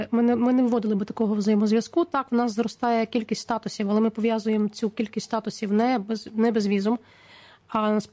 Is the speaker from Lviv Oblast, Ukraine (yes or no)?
yes; Lviv, Lviv Oblast, Ukraine; потім воно з'являється у Львові, в моєму рідному місті